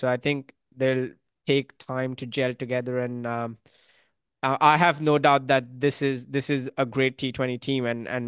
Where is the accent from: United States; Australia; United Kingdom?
Australia; as an Australian fan